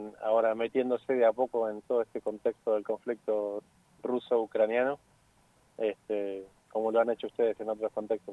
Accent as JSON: {"language": "Spanish", "country": "Argentina", "said": "somos no solamente argentinos, sino que somos sudamericanos, que somos latinoamericanos, que somos occidentales."}